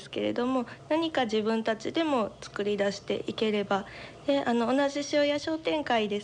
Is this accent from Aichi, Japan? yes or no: no; Shioya, Hyogo, Japan; もともと地元だというところもあるんですけれども